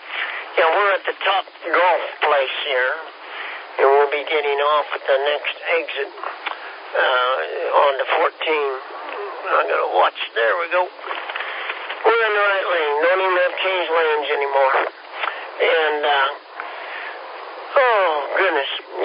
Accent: Kansas, United States; I'm from Kansas, and we're a little slow, kid.

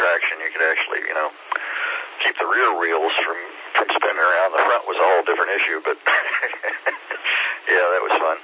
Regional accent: Indiana, United States; Well, I grew up in Indiana.

